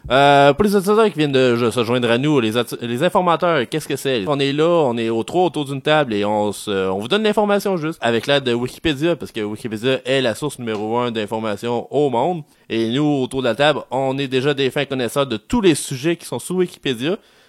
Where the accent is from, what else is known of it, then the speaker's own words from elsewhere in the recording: La Tuque, Quebec, Canada; Parce qu'on est aussi à La Tuque, ma ville natale.